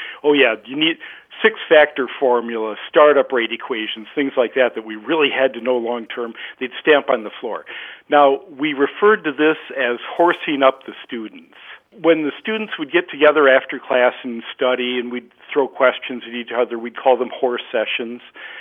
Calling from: Rockford, Illinois, United States; I'm from Rockford, Illinois.

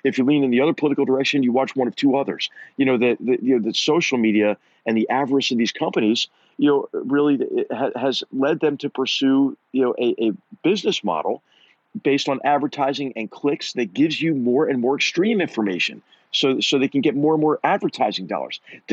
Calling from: Palo Alto, California, United States; And I'm speaking from Palo Alto, right?

